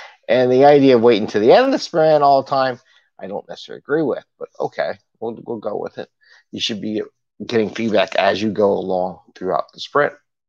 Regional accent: Missouri, United States; I'm from Missouri, the show me state, right?

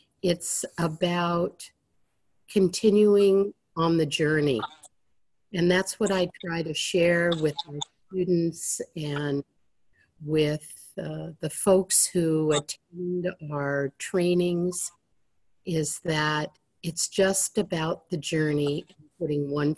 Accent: Santa Cruz, California, United States; from Santa Cruz, California.

